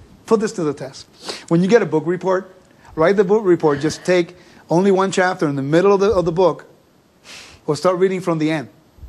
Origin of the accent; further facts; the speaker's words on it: California, United States; English is a second language; also born or lived in Puerto Rico; Okay, I'm Puerto Rican. I was born in Puerto Rico. I learned English when I was 14 years old. Okay, I grew up in California.